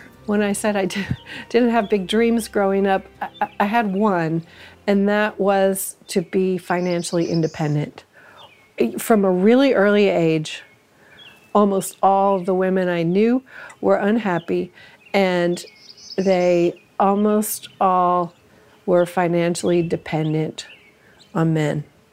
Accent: Kentucky, United States; accent: Kentucky; I was shocked that my accent, my Kentucky accent, my Kentucky origins, just knowing that I was from Kentucky made people laugh

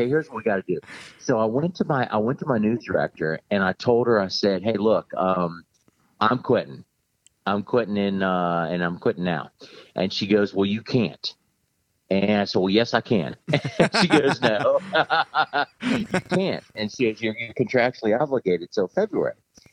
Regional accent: Washington, District of Columbia, United States; now, I grew up in Washington, D.C.

